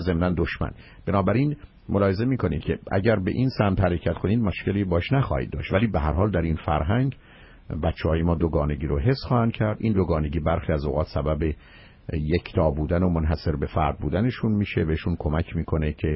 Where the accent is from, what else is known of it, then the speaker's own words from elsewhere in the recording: Iran; ما ایرانی هستیم و اینم جشن ماست،